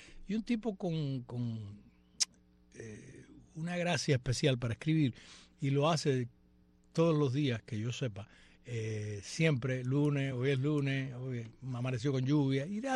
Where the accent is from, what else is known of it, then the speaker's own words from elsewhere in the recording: Cuba; que soy una cubana para el bien y no para el mal.